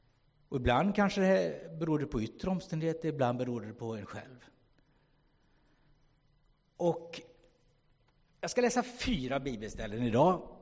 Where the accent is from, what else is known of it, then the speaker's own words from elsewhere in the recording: Kalmar, Kalmar County, Sweden; Jag är från Kalmar egentligen. Och hade min tonårstid där, gick gymnasiet där. Började jobba på lasarettet på 70-talet.